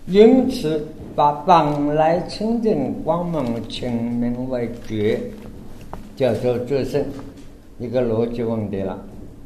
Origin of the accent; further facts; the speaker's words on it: China; 我们中国人讲话不是